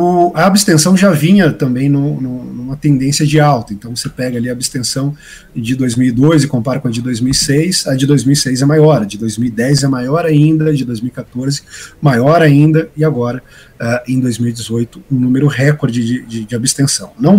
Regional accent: Sorocaba, São Paulo, Brazil; ou encerrava aqui em Sorocaba, que é a minha cidade natal.

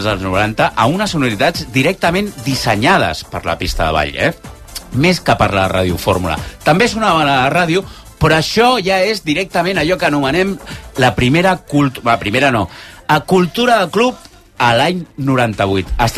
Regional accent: Sant Feliu de Llobregat, Catalonia, Spain; jo sóc de contrades, sóc de Sant Feliu de Llobregat, amics

